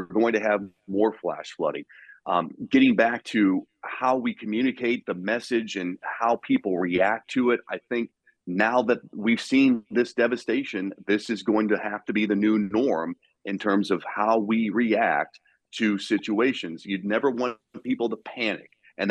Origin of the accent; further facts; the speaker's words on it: Midwest, United States; People in this part of the country, like I grew up in the Midwest, a very small town, we're very, you know, rigid in our beliefs.